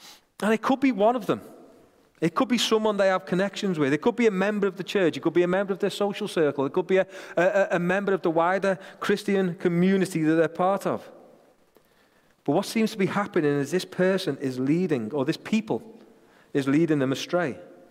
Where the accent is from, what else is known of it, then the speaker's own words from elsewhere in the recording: St. Helens, North West England, United Kingdom; I'm going to say we, even though I'm from St. Helens, I'm claiming it.